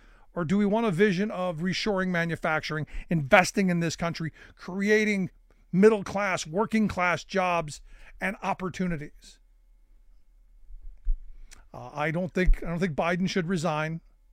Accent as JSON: {"language": "English", "town": "Cleveland", "region": "Ohio", "country": "United States", "tie": "born or raised there", "said": "So as a kid growing up in Cleveland, the famous story about, you know, the Cuyahoga River in Cleveland"}